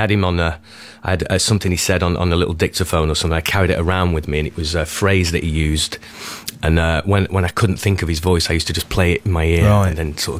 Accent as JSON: {"language": "English", "town": "Nelson", "region": "North West England", "country": "United Kingdom", "tie": "born or raised there", "said": "I grew up just outside Manchester, like you. You know"}